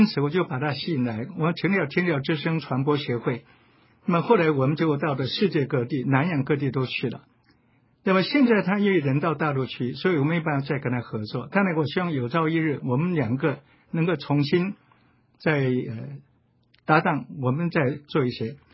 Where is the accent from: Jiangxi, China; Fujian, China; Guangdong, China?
Fujian, China; Xiamen; 我也到了福建我的故乡厦门，